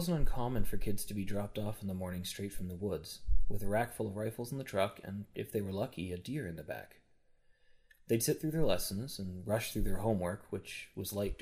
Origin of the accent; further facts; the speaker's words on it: Lunenburg, Vermont, United States; now in Burlington, United States; I was born in Lunenburg, Vermont, about 10 miles from the nearest supermarket. Growing up, guns weren't seen as a problem or a debate.